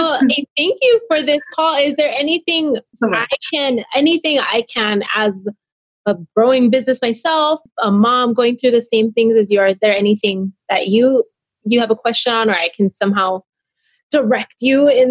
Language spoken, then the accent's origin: English; Hawaii, United States; I speak pidgin. I write bad grammar. Like, I grew up in Hawaii, so I'm I don't even spell right.